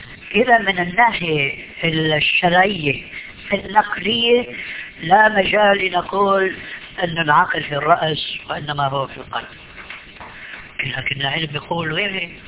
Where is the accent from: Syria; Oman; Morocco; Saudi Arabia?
Syria; Damascus, Damascus Governorate; عندنا في دمشق ماء اسمه ماء الفيجة، والفيجة قرية تبعد عن دمشق ما أدري 20-30 كيلومتر.